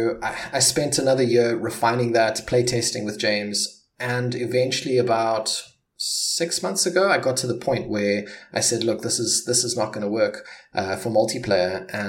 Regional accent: South Africa; moved away; Coming from a country, I'm originally from South Africa, and in South Africa, you get antibiotics for almost anything.

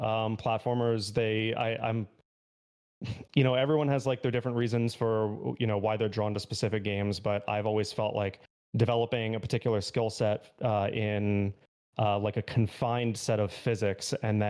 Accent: United States; So I am from the States.

